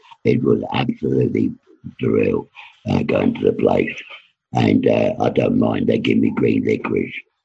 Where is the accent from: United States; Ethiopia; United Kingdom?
United Kingdom; London; accent: London; I got a very strong London accent. I was from London.